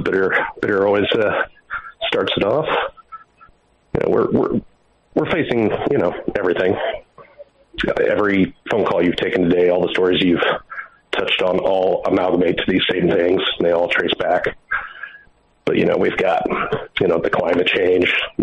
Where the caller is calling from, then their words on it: Indiana, United States; I'm calling from Indiana.